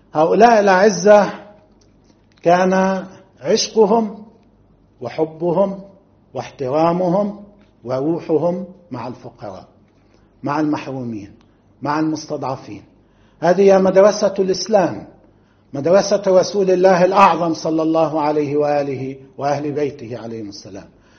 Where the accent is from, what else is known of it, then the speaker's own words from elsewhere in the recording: Lebanon; نحن أيضا عرفناه بشكل أساسي كلبنانيين في ثلاثة مواقع